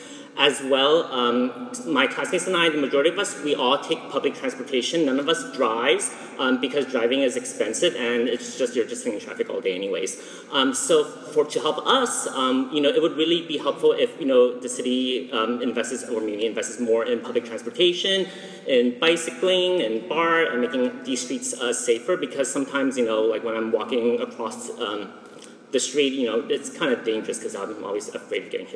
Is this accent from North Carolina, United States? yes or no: no; San Francisco, California, United States; I grew up in the Sunset.